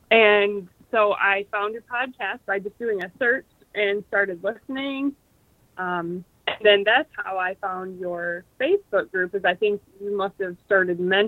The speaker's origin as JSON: {"language": "English", "region": "Michigan", "country": "United States", "said": "So I'm from Michigan, and that's where I live still now."}